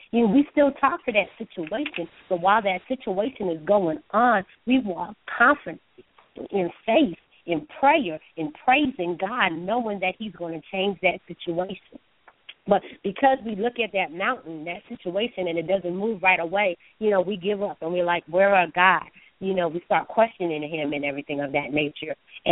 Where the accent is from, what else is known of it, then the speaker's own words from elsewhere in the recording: New York, United States; also born or lived in Kingston, Jamaica; I grew up in New York. I was born in Kingston, Jamaica, but raised in New York.